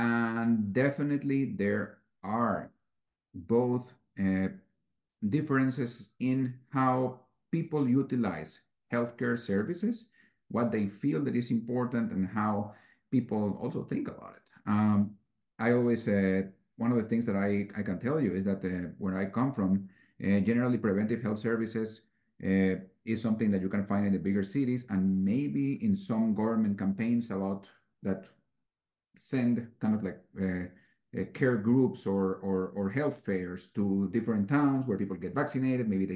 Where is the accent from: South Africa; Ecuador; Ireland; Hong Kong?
Ecuador; first language es; English is a second language; now in United States; I'm a native from Ecuador. I'm a native Spanish speaker. And being one of the few native Spanish speaking pediatricians, I serve a large Latino / Spanish speaking community here in Northern Nevada.